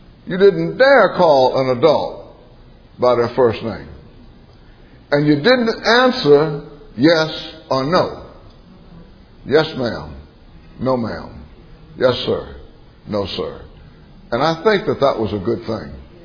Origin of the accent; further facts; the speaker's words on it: the South, United States; I was raised in the South. And the culture in which I was raised is completely different from the culture that I live in now.